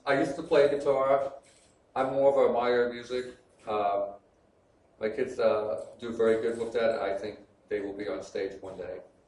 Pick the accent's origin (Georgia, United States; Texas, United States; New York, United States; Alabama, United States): New York, United States; And I was born and raised in New York.